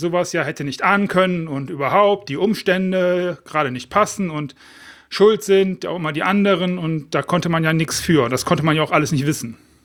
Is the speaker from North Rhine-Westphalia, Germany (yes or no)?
yes; Düsseldorf, North Rhine-Westphalia, Germany; now in Spain; dass ich aus Düsseldorf komme und das als meine Heimat empfinde und dass mich der Rhein, der fließt durch Düsseldorf, anzieht. Und dass ich trotzdem die meiste Zeit im Jahr auf Mallorca bin und dort lebe.